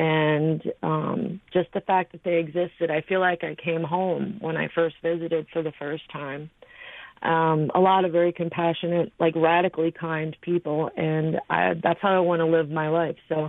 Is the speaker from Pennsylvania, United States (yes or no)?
yes; Philadelphia, Pennsylvania, United States; now in Minnesota, United States; I come from the Philadelphia area. I came to Minnesota about 8 years ago with a former partner